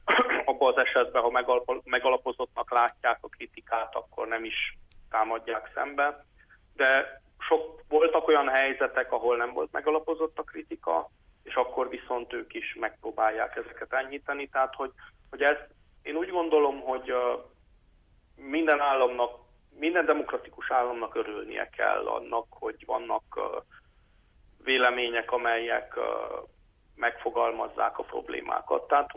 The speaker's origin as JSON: {"language": "Hungarian", "region": "Transylvania", "country": "Romania", "said": "de hogy nem volt prioritásunk, mint erdélyi magyaroknak, hogy hogy ezt megtanuljuk"}